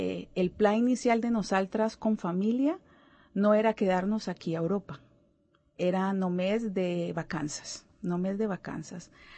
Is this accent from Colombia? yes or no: yes; Cali, Valle del Cauca, Colombia; Catalan is a second language; now in Spain; Jo soc colombiana, com ha dit la Lisdaymi. Soc de la ciutat de Cali, la capital de la salsa.